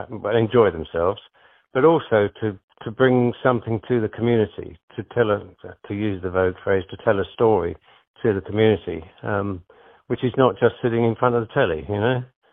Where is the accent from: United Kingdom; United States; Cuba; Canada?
United Kingdom; And being British helps, of course.